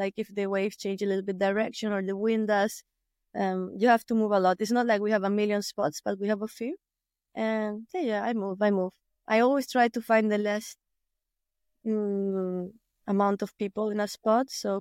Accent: Morro Jable, Canary Islands, Spain; English is a second language; I was born in the hospital, right? But I was raised in Morro Cable, so in the edge south of the island. And since a few years now, I live in Corralejo.

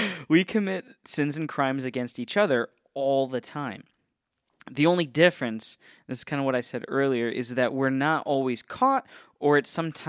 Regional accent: Ohio, United States; now in Florida, United States; So, for example, I grew up in Ohio, Northeast Ohio represent, and there it's illegal to make a U-turn.

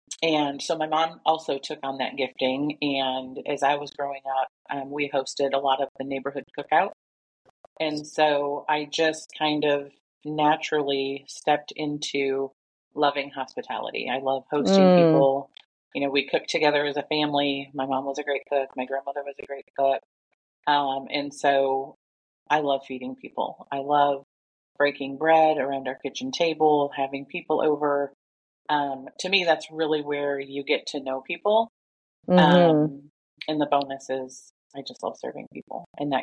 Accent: Michigan, United States; also born or lived in Texas; now in Stillwater, United States; I do live in Stillwater, Oklahoma. I've lived here for 4 years, and I'm originally from Michigan, moved to Oklahoma for a couple of years, got married, moved to Texas for 15 years, and came back to Oklahoma

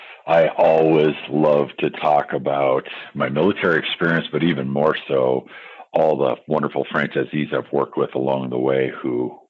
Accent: Marquette, Michigan, United States; I got this scholarship from the Army, which enabled me to go to school at Northern Michigan in my hometown, and it was fantastic.

